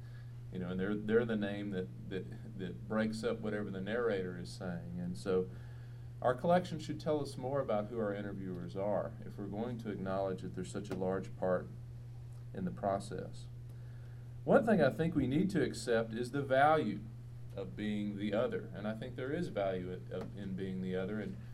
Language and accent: English; Texas, United States; I did not tell her I was from Texas.